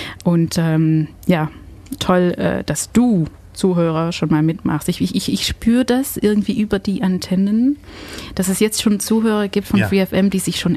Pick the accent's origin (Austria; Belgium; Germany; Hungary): Belgium; German is a second language; Ausländerin, das ist immer meine Ausrede. Ich komme aus Belgien